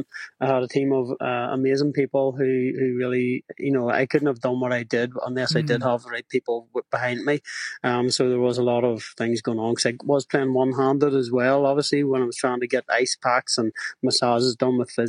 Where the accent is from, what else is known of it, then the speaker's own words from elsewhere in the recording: Lisburn, Northern Ireland, United Kingdom; So I did this in Lisburn. It's my hometown.